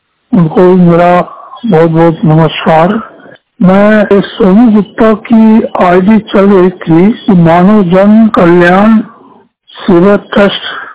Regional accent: Satna, Madhya Pradesh, India; मैं दृष्टि बाधित जिला सतना मध्य प्रदेश का निवासी हूँ।

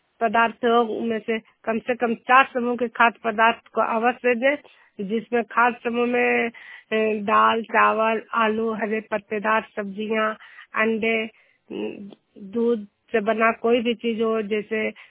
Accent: Juniyar, Bihar, India

